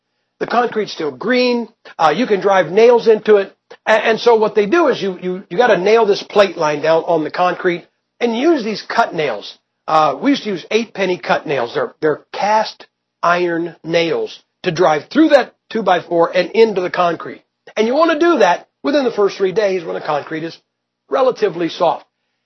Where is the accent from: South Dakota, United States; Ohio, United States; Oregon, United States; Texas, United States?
Ohio, United States; And you know, I'm from Ohio. We have basements.